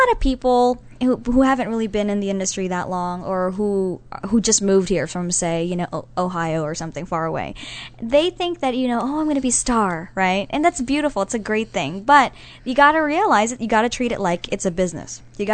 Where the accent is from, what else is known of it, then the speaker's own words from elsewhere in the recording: Philippines; I'm Filipino